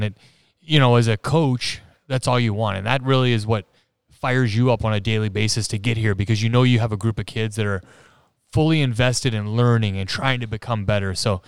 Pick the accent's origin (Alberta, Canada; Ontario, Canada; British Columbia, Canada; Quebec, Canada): Alberta, Canada; now in Raleigh, United States; I remember growing up in Alberta, and of course I was a fan of the Oilers and the dynasty and Wayne Gretzky and Mark Messier.